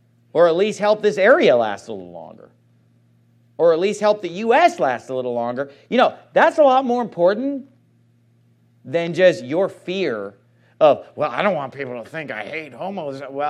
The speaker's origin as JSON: {"language": "English", "town": "Sacramento", "region": "California", "country": "United States", "tie": "born or raised there", "said": "My hometown, I love Sacramento"}